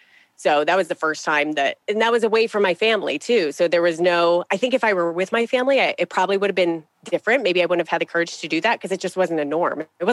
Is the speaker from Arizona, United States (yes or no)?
yes; Arizona, United States; let's start at the beginning, or somewhat at the beginning. I was raised out in Arizona in the United States under the desert sun, one of six kids, five girls, one boy